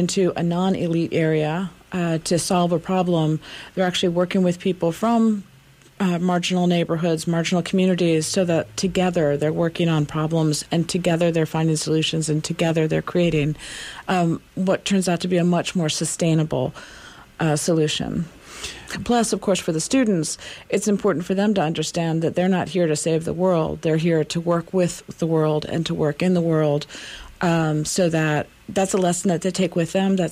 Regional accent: Washington, District of Columbia, United States; I grew up in Washington, D.C., the daughter of fairly activist parents during the Vietnam War.

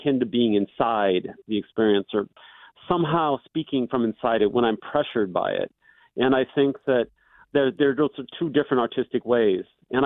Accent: Davenport, Iowa, United States; I mean, I think I grew up on the Mississippi River in urban Iowa, and it was nothing like the bucolic area that people in other parts of the country might think.

